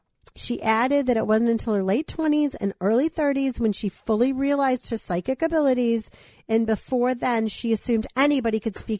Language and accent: English; New York, United States; accent: Long Island; I might have to do this in my Long Island accent.